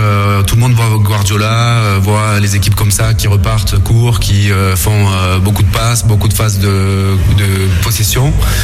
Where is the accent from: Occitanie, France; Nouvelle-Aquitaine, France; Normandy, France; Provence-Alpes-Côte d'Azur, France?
Provence-Alpes-Côte d'Azur, France; Martigues; toute ma famille est toujours là-bas. Voilà, donc je suis de Martigues